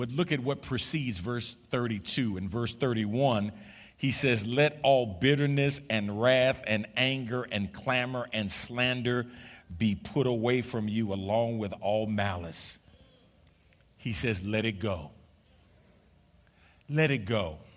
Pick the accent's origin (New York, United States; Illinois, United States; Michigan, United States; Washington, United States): New York, United States; when I was a kid, growing up in the Jacob Riis Housing Projects, 465 East 10th Street, apartment 13H, 10009, Lower East Side of Manhattan off of FDR Drive